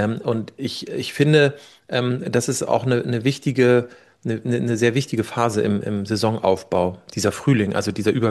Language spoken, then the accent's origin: German; Germany; Ich komme ja aus der Nähe von Hamburg und das heißt wirklich so, das ist ja der ehemalige Zonenrandbezirk. Also von mir zur ehemaligen Zonengrenze sind es ja, weiß nicht, 10 Kilometer oder so.